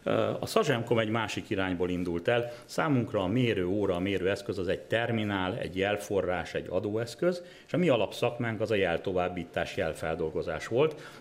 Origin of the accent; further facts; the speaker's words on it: Győr, Győr-Moson-Sopron, Hungary; Én ráadásul még győri is vagyok